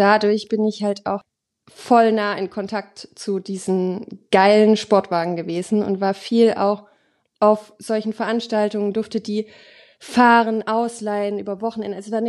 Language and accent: German; Baden-Württemberg, Germany; ich komme ja aus dem Schwabenländle, also in der Nähe von Stuttgart aufgewachsen